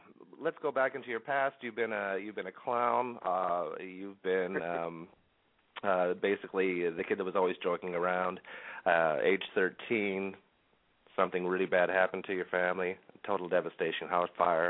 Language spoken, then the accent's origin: English; Canada; moved away; moved here from Canada 14 years ago, and I was amazed by, and I'm not saying that we don't have it in Canada